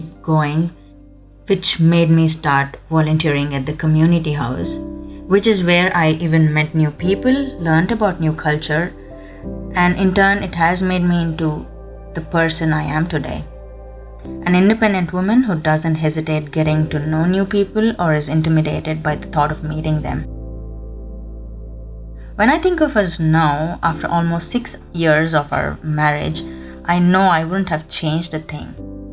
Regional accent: Bangalore, Karnataka, India; I'm from Bangalore, south of India

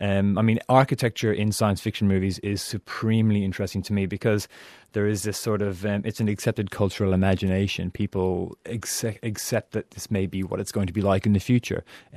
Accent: Perth, Western Australia, Australia; and I'm from Perth, Western Australia. It's a very developer-driven state.

